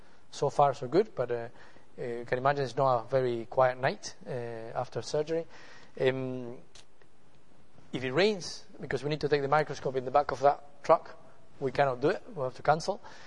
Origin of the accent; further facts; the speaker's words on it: Canary Islands, Spain; now in Bolivia; I'm actually not from Bolivia. I'm from Spain. I'm from Tenerife, actually.